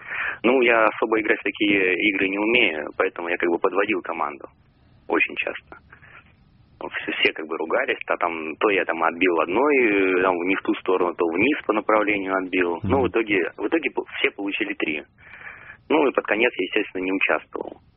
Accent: Saint Petersburg, Russia; Я из Санкт-Петербурга.

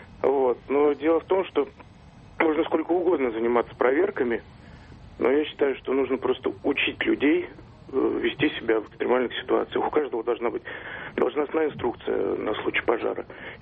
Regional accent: Moscow, Russia; я из Москвы.

